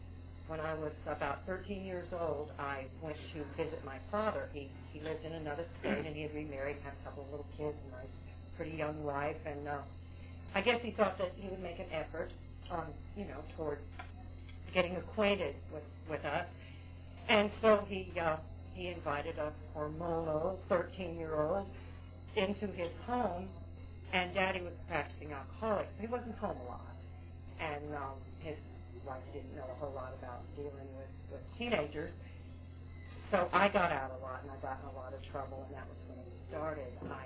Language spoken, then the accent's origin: English; West Coast, United States; I was raised out on the West Coast, my older sister and I.